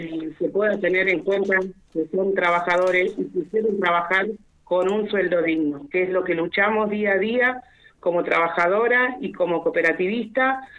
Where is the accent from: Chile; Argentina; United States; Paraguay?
Argentina; El Bolsón, Río Negro; yo, como nací y criada en Bolsón